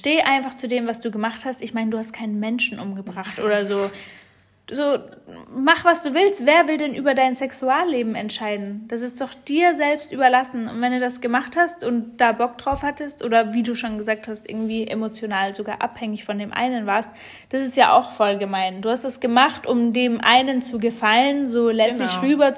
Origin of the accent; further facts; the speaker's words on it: Hanover, Lower Saxony, Germany; Ich komme aus Hannover